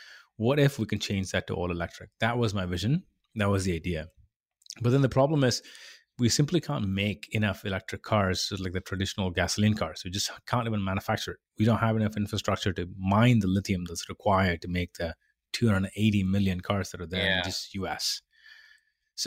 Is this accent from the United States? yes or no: no; India; English is a second language; I come from India originally, born and raised there. Very lower middle class family.